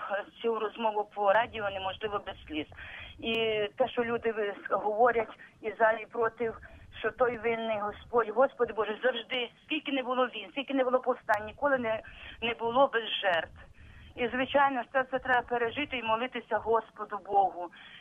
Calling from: Zhytomyr, Zhytomyr Oblast, Ukraine; щоб у нас в Житомирі, я з Житомира дзвоню

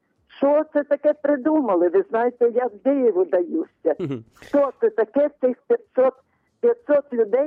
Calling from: Lviv, Lviv Oblast, Ukraine; я зі Львова

